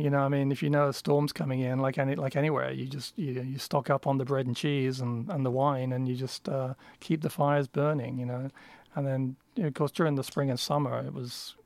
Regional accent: England, United Kingdom; I mean, I'm from England, so it's very similar.

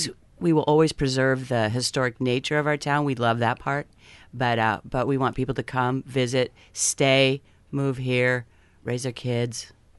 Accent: Seattle, Washington, United States; I come from Seattle, so I try to go to Seattle to bring my friends down to the festivals.

